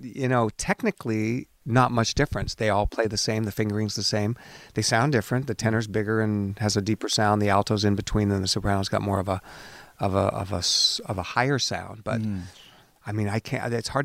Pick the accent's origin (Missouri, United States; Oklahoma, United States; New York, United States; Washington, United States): Washington, United States; Seattle; I grew up in Seattle, which doesn't mean I wasn't a rock guy.